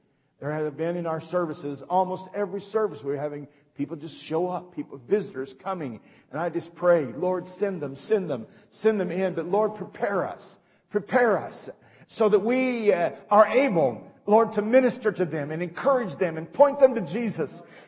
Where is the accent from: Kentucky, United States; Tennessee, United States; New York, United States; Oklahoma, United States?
Oklahoma, United States; David and I were raised in Oklahoma. Well, Elaine was too. And Oklahoma is that area where we were raised. It's really Tornado Alley.